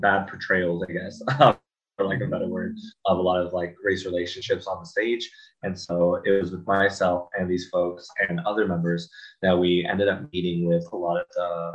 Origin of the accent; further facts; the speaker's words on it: Denver, Colorado, United States; And so I grew up all around Denver metro area, you know, Thornton, Aurora, Denver, graduated down in Aurora before coming to Sea Boulder.